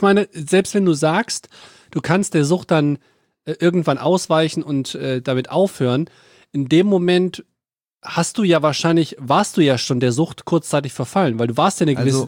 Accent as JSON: {"language": "German", "region": "North Rhine-Westphalia", "country": "Germany", "tie": "born or raised there", "said": "ich bin ja am Niederrhein aufgewachsen, so ungefähr 10 Kilometer vor der niederländischen Grenze Venlo."}